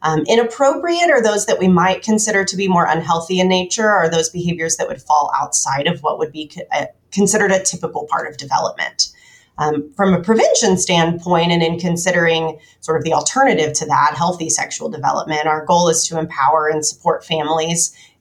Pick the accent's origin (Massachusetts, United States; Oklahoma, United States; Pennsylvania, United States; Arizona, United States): Oklahoma, United States; now in Oklahoma City, United States; I was born and raised in Oklahoma, currently living in Oklahoma City.